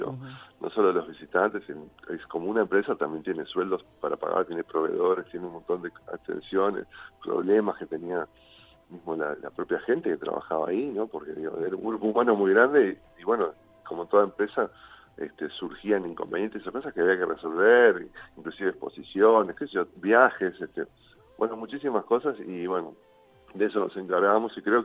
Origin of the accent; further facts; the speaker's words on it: Montevideo, Uruguay; born there; now in Punta del Este, Uruguay; Sí, nací en Montevideo, y bueno, estudié.